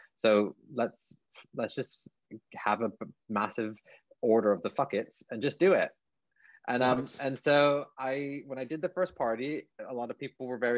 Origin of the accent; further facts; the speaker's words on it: Canada; accent: Canadian; my accent being Canadian, which is American.